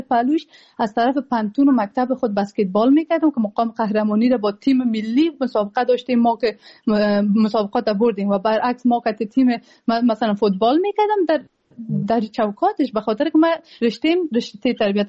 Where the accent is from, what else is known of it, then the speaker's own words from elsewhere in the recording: Afghanistan; now in Germany; من مثلا شخصا در کشور جرمنی زندگی میکنم،